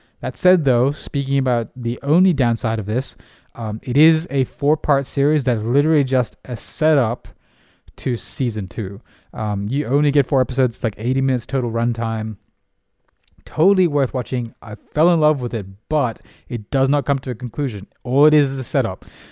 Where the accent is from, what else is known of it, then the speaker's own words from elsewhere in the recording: Australia; But me as an Australian, I don't notice